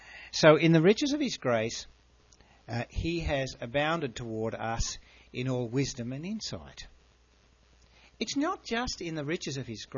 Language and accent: English; Australia; You've heard my story about I was posted to Vietnam as an Australian soldier. I'm a Vietnam veteran.